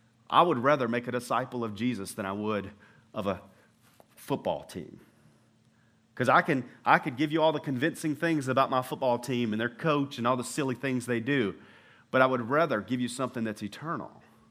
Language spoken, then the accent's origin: English; the South, United States; I told you, I'm from the South.